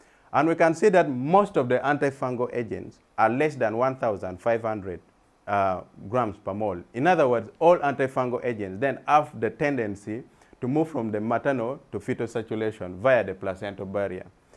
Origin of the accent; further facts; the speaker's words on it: Uganda; I'm a clinician from Uganda who is interested in fungal infections.